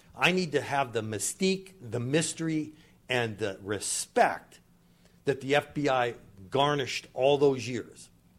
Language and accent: English; Erie, Pennsylvania, United States; I took advantage of the fact I was from Erie.